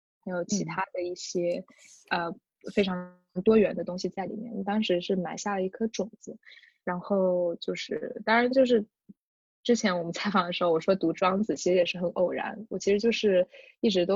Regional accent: China; 我们作为中国人

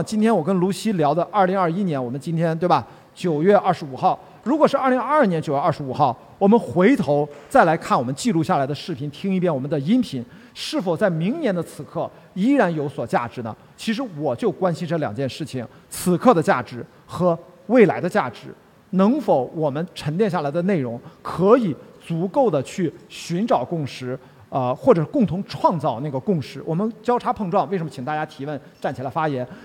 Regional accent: Qingdao, Shandong, China; 我因为我青岛人啊，青岛话跟山东话当然还是很不一样啊

